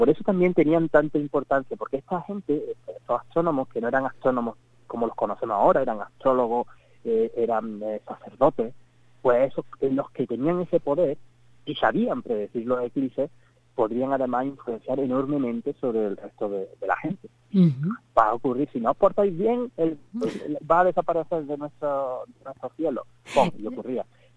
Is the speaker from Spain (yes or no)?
yes; Spain; yo recuerdo de niño en España que ya escuchaba hablar del eclipse de Estados Unidos